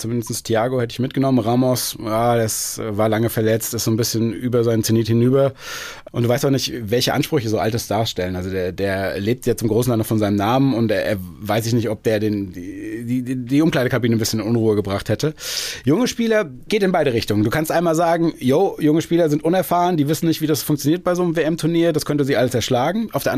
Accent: Frankfurt, Hesse, Germany; born there; Da mache ich jetzt als gebürtiger Frankfurter meine ganzen Kumpels glücklich.

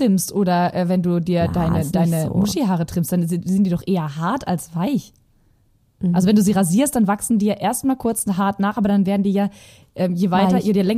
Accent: Germany; born there; Ich schwöre, ich bin wirklich gebürtig Deutsch

